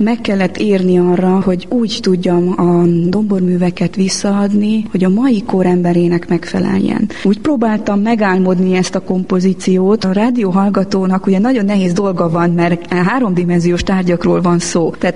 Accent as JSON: {"language": "Hungarian", "town": "Korond", "region": "Harghita", "country": "Romania", "moved": "yes", "lives_now": "Hungary", "said": "amikor én Erdélyből, Korondról áttelepültem 94-ben Magyarországra"}